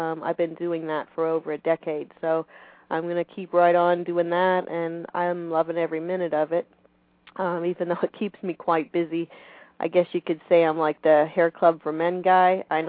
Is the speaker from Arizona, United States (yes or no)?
no; Ohio, United States; also born or lived in Pittsburgh; Well, I was born in Pittsburgh, and my father was a traveling salesman, and he wanted to be closer to his territory, so he moved to Ohio.